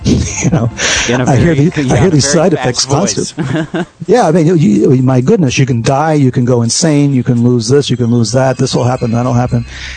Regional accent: New York City, New York, United States; born there; I'm a New Yorker. I was born in the Bronx.

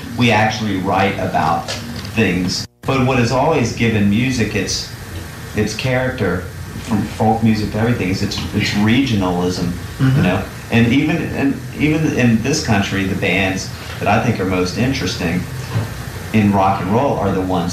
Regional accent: Richmond, Virginia, United States; We made a point of telling people almost every show that we're from Richmond, Virginia

